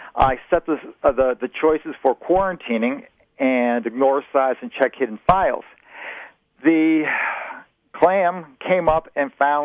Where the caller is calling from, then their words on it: Greece, New York, United States; Hi, I'm calling from the northeast corner of Greece. Very close to Charlotte.